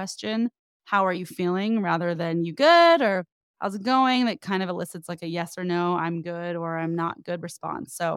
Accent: California, United States; now in Los Angeles, United States; No, I'm from the Bay. I've been in LA a long time now from USC Theater School and beyond.

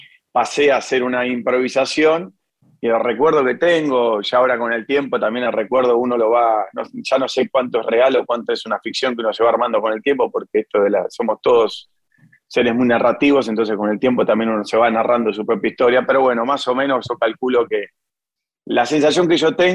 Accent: José Mármol, Buenos Aires Province, Argentina; yo soy de la zona sur, yo me crié en José Mármol, en el límite entre José Mármol y Adoroé

